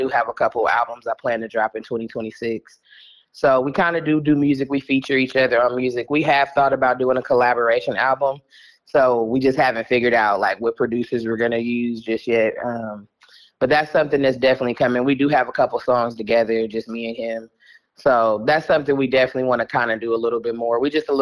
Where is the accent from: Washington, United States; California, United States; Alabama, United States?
California, United States; Oakland; So I'm from Oakland, California. You know, pretty much lived there until I was 18.